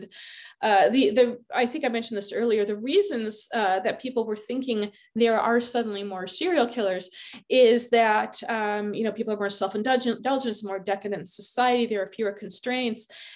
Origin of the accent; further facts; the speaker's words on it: West Coast, United States; I'm from the West Coast, so I tend to some of those tend to stick with me a little better